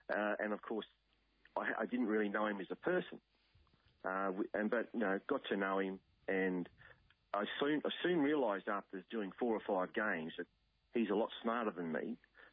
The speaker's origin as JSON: {"language": "English", "town": "Brisbane", "region": "Queensland", "country": "Australia", "tie": "born or raised there", "also_born_or_lived": "Ipswich", "said": "so I grew up in Brisbane and Ipswich."}